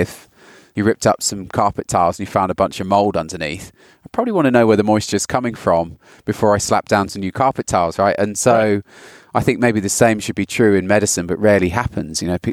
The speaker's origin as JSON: {"language": "English", "country": "United Kingdom", "said": "I'm British and lacrosse is a game they play in posh schools for girls."}